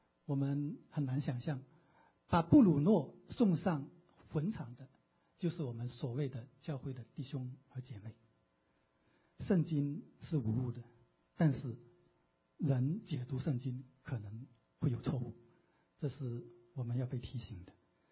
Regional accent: China; 我们从中国来的都对

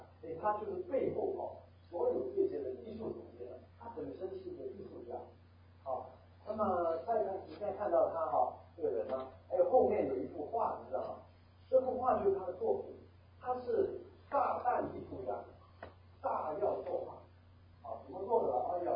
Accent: Macau; born there; 我在一个最小的地方出生的，据说小到地图书也都找不到。啊，讲出来我不知道有没有听过。啊，现在是属于中国了，据说叫做澳门。

